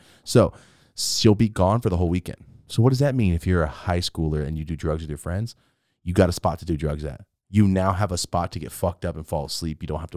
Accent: Merced, California, United States; So I'm from Merced, California, and it's the home of meth.

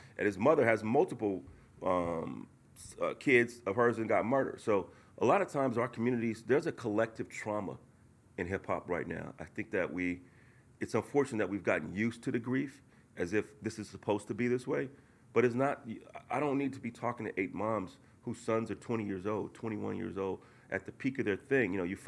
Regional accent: Oakland, California, United States; I grew up in Oakland, California, and before I started doing this, you know.

